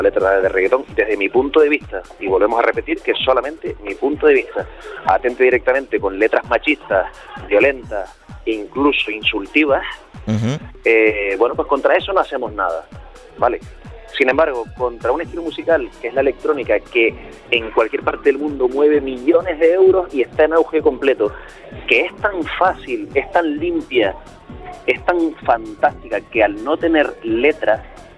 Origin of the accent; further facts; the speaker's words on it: Canary Islands, Spain; No olvidemos que Canarias tenemos cierta fama de que somos casi latinos, aunque no sea así